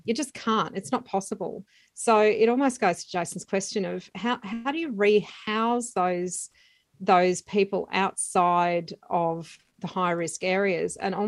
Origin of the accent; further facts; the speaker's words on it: Lismore, New South Wales, Australia; I grew up in Lismore. So as everyone would be very well aware, Lismore has suffered a tremendous amount of loss.